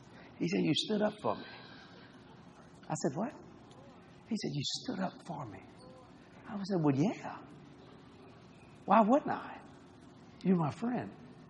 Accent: New Orleans, Louisiana, United States; I said, no, I'm from New Orleans, Louisiana. Oh, you one of them Cajuns? And he called me a coon. I said, yeah, I am. Proud of it.

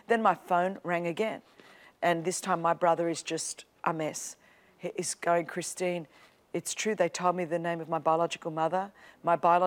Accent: Australia; where I grew up in Australia, I grew up and, you know

